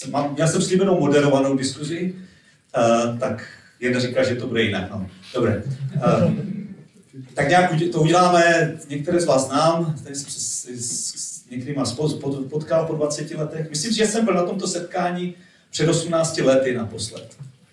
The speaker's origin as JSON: {"language": "Czech", "town": "Vsetín", "region": "Zlín Region", "country": "Czechia", "said": "Já jsem ze Vsetína, jsem ženatý, máme s manželkou 4 děti, 3 dospělé, 1 dospívající."}